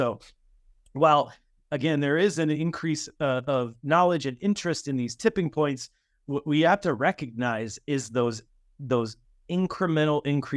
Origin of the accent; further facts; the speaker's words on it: Illinois, United States; also born or lived in Iowa; I grew up in Illinois and in Iowa.